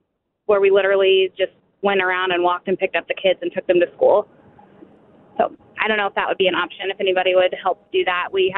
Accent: St. Joseph, Missouri, United States; now in Raytown, United States; I live in Raytown currently, but I am from St. Joe, and so I don't really know a lot about the Raytown sidewalks and all that because we haven't been here long.

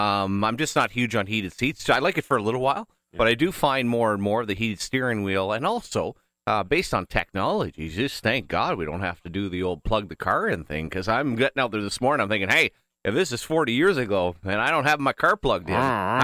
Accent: Canada; I think as a Canadian, only you can realize when you open the door and the crunch of the snow

